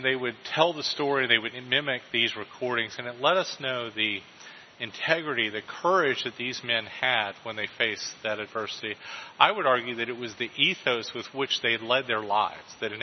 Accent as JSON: {"language": "English", "town": "Tampa", "region": "Florida", "country": "United States", "tie": "born or raised there", "said": "Where I grew up in Tampa, it's a military town."}